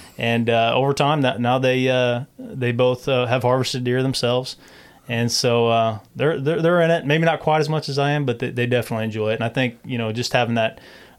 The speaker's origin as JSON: {"language": "English", "region": "Illinois", "country": "United States", "tie": "born or raised there", "said": "I grew up hunting and fishing, and I grew up on the Illinois River, actually right here in this community."}